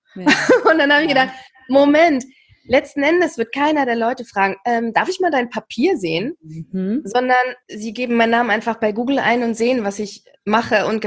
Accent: East Germany, Germany; ich komme ja aus dem Osten, also aus der ehemaligen DDR

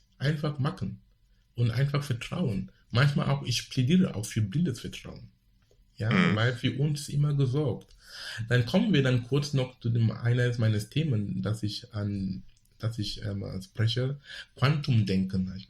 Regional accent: Cameroon; now in Hamburg, Germany; Du kannst genau hier sein oder in Afrika sein, wo ich herkomme, in Kamerun.

